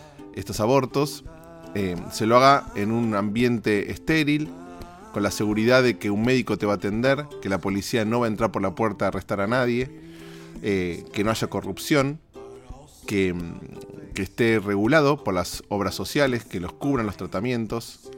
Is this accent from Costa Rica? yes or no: no; Argentina; Y en mi país, en Argentina